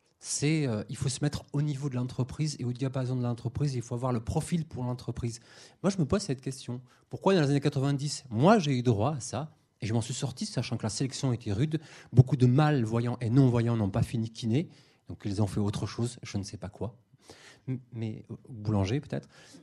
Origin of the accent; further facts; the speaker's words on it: Nouvelle-Aquitaine, France; moi, je suis de Lot-et-Garonne, je suis arrivé à Limoges pour faire mes études.